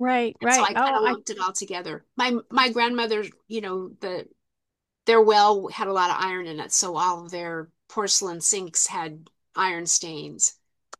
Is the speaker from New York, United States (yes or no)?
no; Portland, Oregon, United States; also born or lived in California / Minnesota; So I was born in Portland. We moved to California when I was, I guess, around two. We moved to Minnesota. My dad moved corporate. So we moved to Minnesota when I was three, and then back to Portland when I was eight.